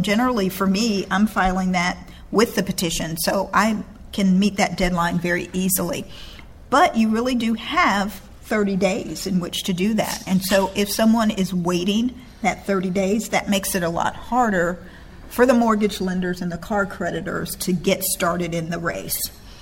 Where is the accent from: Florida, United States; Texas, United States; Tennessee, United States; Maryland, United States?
Texas, United States; Frisco; I'm from Frisco.